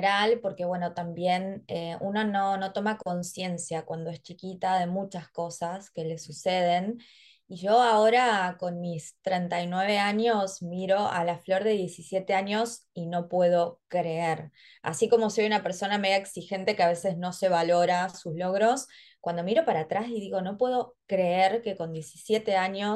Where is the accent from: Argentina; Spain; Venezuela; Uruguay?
Argentina; Patagonia; somos patagónicas, nací en la Patagonia Argentina, con un río muy cerca, entonces la verdad es que toda mi infancia pude disfrutar muchísimo de la naturaleza